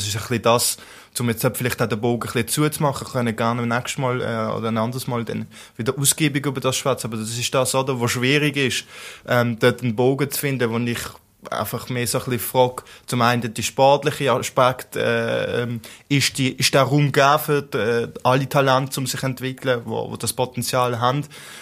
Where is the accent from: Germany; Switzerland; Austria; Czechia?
Switzerland; Es ist sicher ein spannender Transfer, jetzt auch einfach aus Schweizer Sicht oder als Schweizer Fußballfan